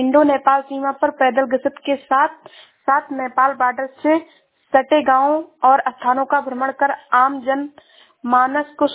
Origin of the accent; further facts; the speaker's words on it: Shravasti, Uttar Pradesh, India; मैं जिला श्रावस्ती से हूँ।